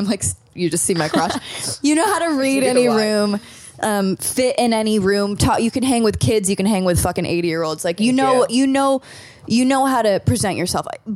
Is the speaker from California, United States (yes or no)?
yes; Malibu, California, United States; like 9, 10 years old, we grew up in Malibu